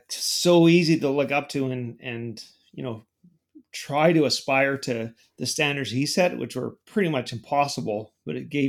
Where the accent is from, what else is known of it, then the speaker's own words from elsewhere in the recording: Invermere, British Columbia, Canada; Yeah, I was born and raised in Invermere